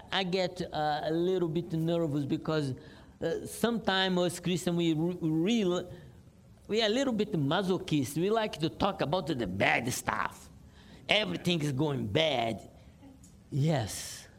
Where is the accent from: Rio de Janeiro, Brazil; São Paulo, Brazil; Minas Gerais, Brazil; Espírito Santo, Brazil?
Rio de Janeiro, Brazil; Where I come from originally, I didn't say I come from Brazil. Okay. I came from the most exciting town in the world, Rio de Janeiro.